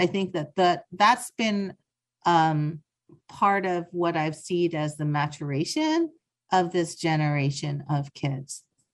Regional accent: California, United States; using my home state of California, the University of California system

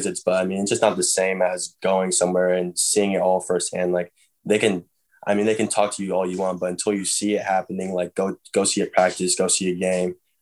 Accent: Washington, United States; Like I grew up in Washington, but that doesn't mean I owe anything to Wazoo or UW to go there

